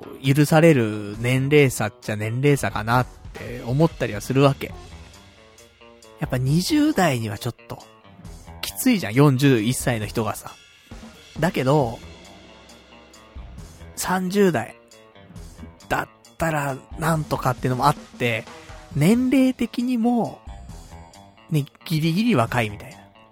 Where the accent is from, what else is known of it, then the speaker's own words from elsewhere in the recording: Saitama, Japan; 私、地元が埼玉。